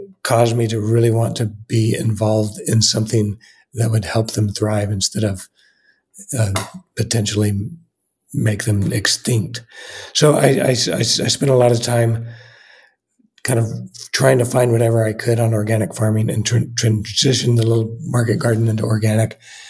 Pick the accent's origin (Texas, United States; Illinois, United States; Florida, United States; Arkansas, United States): Texas, United States; El Paso; I grew up in El Paso, Texas, right on the border of New Mexico and Old Mexico. And our family had a little market farm, a very small one.